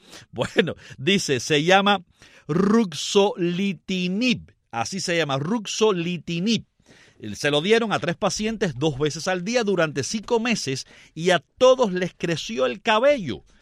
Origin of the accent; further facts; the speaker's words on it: Guanabacoa, Havana, Cuba; desde Guanabacoa, mi tierra natal, por allá, por pegado al cementerio de los judíos.